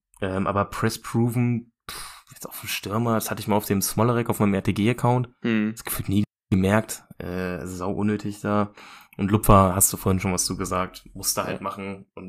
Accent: Germany; Wahrscheinlich, weil wir als Deutsche eher die Euroleague-Spiele von Liverpool sind als die Premier League-Spiele.

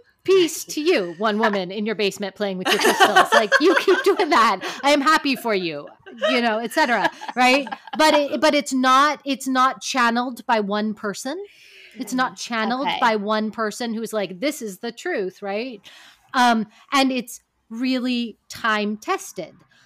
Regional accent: California, United States; I mean, I'm from California. Like, we're like, everything goes, you know what I mean?

